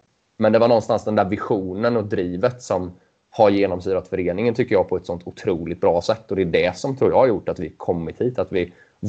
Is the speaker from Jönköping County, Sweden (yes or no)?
yes; Mullsjö, Jönköping County, Sweden; jag är ju uppvuxen i Mullsjö. Jag var ju en liten knatte.